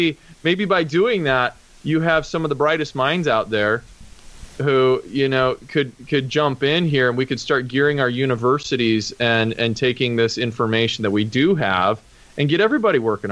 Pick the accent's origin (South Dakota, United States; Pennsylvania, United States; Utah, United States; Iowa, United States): Utah, United States; So I grew up in Utah primarily